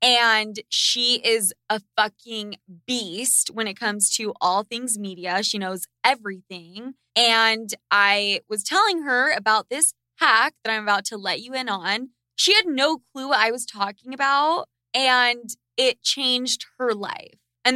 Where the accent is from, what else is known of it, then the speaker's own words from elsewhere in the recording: Sandy, Utah, United States; I was your neighbor growing up in Sandy, Utah.